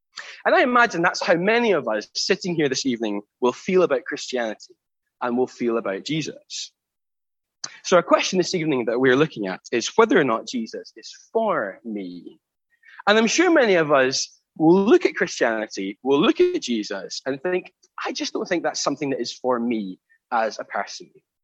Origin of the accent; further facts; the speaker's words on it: Glasgow, Scotland, United Kingdom; Growing up in Glasgow, you become extremely familiar with some of those divides.